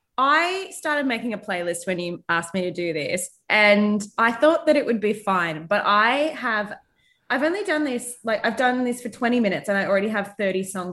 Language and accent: English; Wagga Wagga, New South Wales, Australia; I grew up in Wagga.